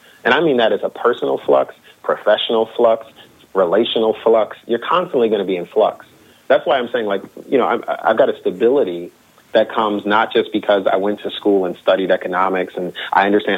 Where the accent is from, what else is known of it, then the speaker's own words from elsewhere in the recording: United States; Isn't this a great American country? Now, I'm an American, so I hope it is great, right?